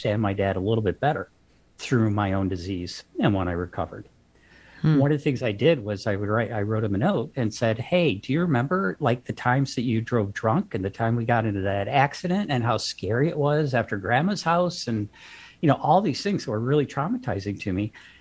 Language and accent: English; Toledo, Ohio, United States; And so growing up in Ohio, I grew up in Toledo, wonderful little town.